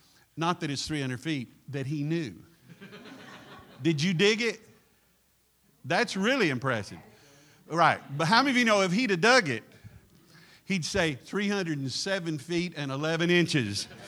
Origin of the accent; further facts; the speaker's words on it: Cleveland, Ohio, United States; You can tell I'm from Cleveland, brother.